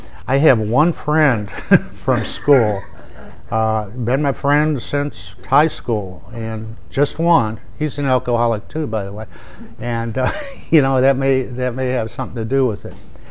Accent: Cleveland, Ohio, United States; born there; I was born in Cleveland, Ohio, on November 1st, 1946. So you don't have to figure out how old I am.

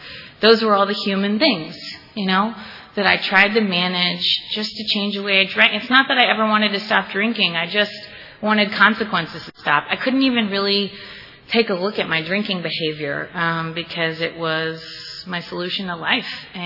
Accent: Canada; I am Canadian, actually

